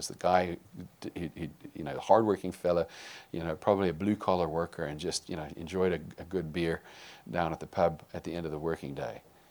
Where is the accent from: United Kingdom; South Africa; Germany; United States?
South Africa; I was raised in South Africa during the height of apartheid